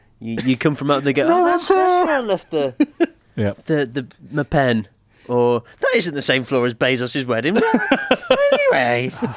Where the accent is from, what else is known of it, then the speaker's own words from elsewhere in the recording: Barnsley, Yorkshire and the Humber, United Kingdom; I'm from Barnsley.